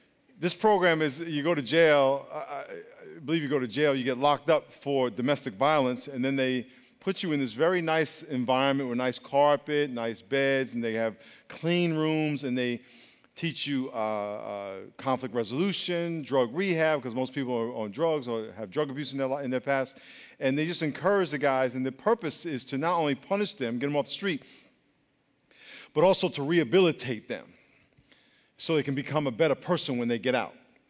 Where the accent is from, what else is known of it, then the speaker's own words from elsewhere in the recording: New York, United States; I grew up in New York, and I had the Puerto Rican girls talking to me because they think I'm from Puerto Rico